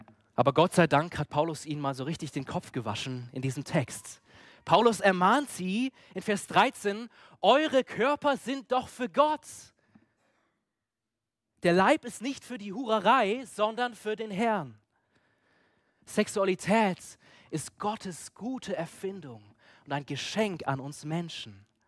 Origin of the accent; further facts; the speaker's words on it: Munich, Bavaria, Germany; Und ich denke, ja, wir als Münchner, wir sind vielleicht auch in einer Stadt, wo Fleiß groß geschrieben ist.